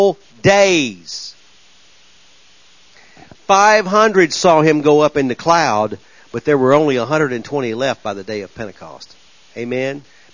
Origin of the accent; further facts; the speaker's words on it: United States; We grew up in the United States.